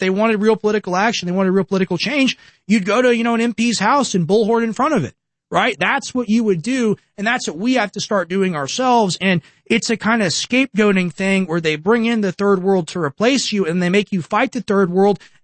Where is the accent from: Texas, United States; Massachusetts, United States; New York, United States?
Texas, United States; Especially it irks me, and not necessarily Southern, but is Texas. We are all from the South kind of together.